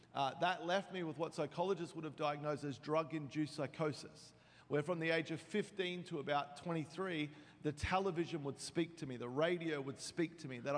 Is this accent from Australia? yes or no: yes; Australia; moved away as an adult; now in San Diego, United States; Anyway, I am from Australia. I've been living in America now for about 4 years. God called us to move. We live in Suffering for Jesus in San Diego.